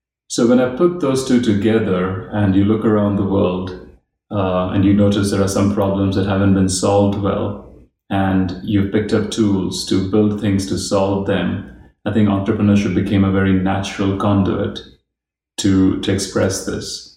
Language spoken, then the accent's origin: English; India; also born or lived in Kerala; I was born in Kerala, but never really lived there, except visit and vacations. My dad was an engineer, and my mother was a homemaker. And we grew up all around India.